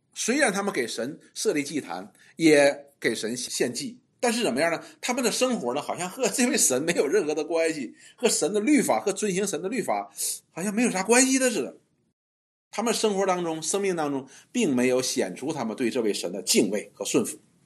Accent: China; 我们中国人讲说，一根筷子容易断，十根筷子不能断，就是这个道理。

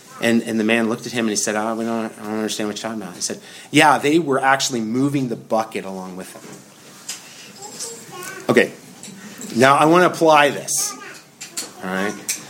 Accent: Montana, United States; now in Indiana, United States; Now, growing up in Montana, we made fun of the North Dakotans all the time, okay?

